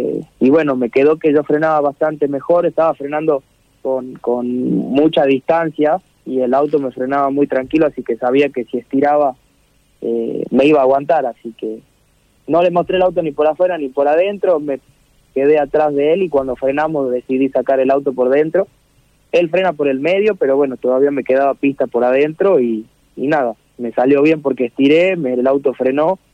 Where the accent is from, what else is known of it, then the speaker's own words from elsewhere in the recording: Rosario de la Frontera, Salta, Argentina; now in Buenos Aires, Argentina; Todavía no volví a Salta ni a Rosario de la Frontera, que es de donde soy, porque estoy viviendo en Buenos Aires.